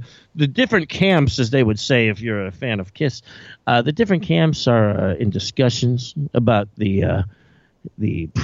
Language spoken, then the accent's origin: English; Pennsylvania, United States; I'm a dude from Pennsylvania.